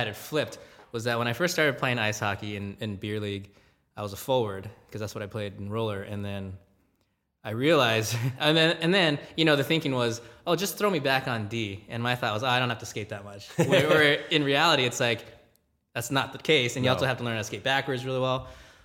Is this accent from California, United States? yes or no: yes; Gardena, California, United States; Yeah, so I grew up in Gardena, California. Even though it's, I guess, technically LA County, I actually grew up a Ducks fan.